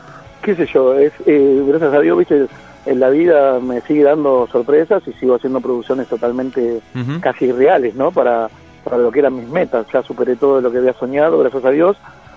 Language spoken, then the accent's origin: Spanish; Mar de Ajó, Buenos Aires Province, Argentina; now in San Bernardo, Argentina; Que vivo en San Bernardo, yo soy de Mar de Ajó